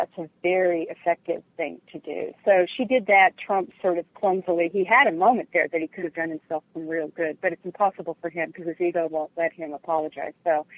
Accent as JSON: {"language": "English", "region": "California", "country": "United States", "said": "I've been writing about Fiorina for a while because I'm from California"}